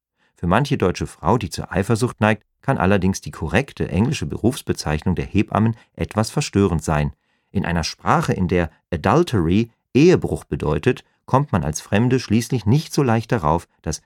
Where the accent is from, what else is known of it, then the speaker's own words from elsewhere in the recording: Germany; Auch mir fehlt es natürlich manchmal, schließlich bin ich Deutscher.